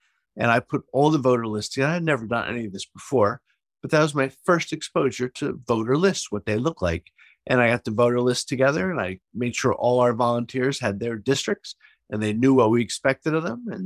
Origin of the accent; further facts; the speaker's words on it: New Jersey, United States; I'm from New Jersey, born and raised here outside Philadelphia.